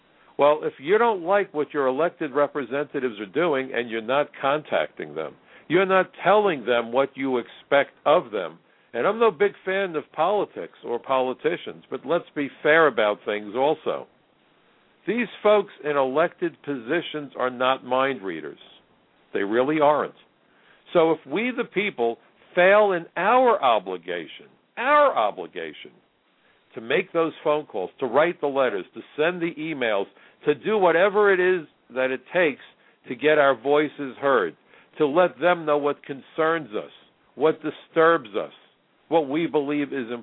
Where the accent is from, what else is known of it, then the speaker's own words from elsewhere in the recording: New York City, New York, United States; New York is my home. I was born and raised in New York.